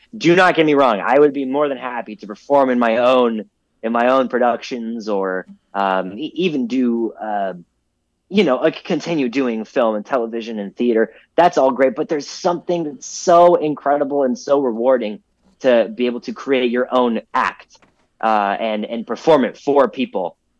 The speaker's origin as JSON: {"language": "English", "town": "Orlando", "region": "Florida", "country": "United States", "tie": "born or raised there", "said": "And we always went to Disney because I grew up in Orlando."}